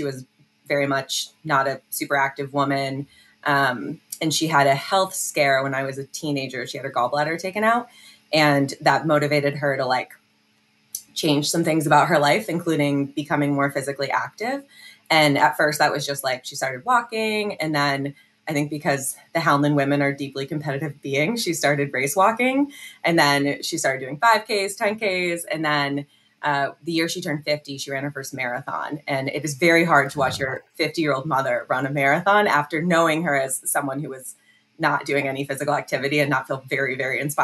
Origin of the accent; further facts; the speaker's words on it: Vermont, United States; also born or lived in Washington, D.C.; I'm from Vermont. I lived in DC for about 4 years, and I've been in Oregon since 2013.